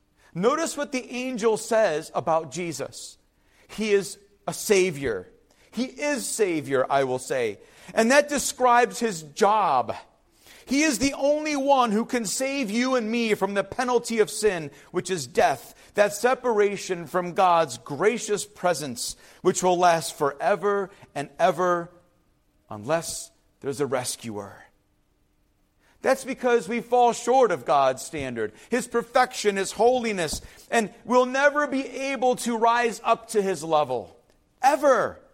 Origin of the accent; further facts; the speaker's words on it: Cleveland, Ohio, United States; born there; I was born in Deaconess Hospital in Cleveland, Ohio, no longer there, a campus of a larger hospital now.